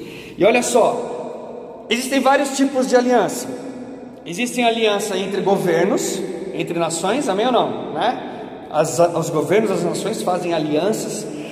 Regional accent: Santo André, São Paulo, Brazil; eu sou de Santo André, faço parte da comunidade Colo de Deus

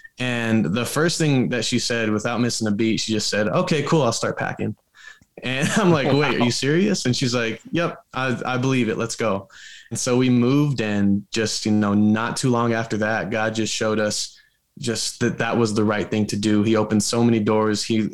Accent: Denver, Colorado, United States; also born or lived in Franklin, Tennessee; So I'm from Franklin, Tennessee, but originally I'm actually from Denver, Colorado. And so I grew up in church.

